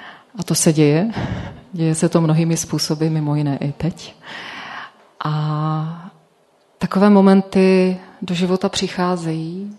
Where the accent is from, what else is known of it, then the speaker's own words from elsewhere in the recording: Olomouc, Olomouc Region, Czechia; now in Pňovice, Czechia; pocházím teda z Olomouce původně a s manželem Mirkem bydlíme v takové malé vesničce, kousek od Litovle, jmenuje se to Pňovice.